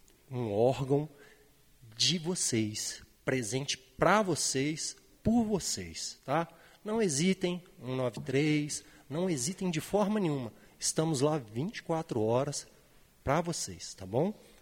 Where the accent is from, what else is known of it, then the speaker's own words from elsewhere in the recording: Minas Gerais, Brazil; Eu, como mineiro, para mim, todos são meus conterrâneos. Eu sou aquele mineiro muito, muito mineiro mesmo.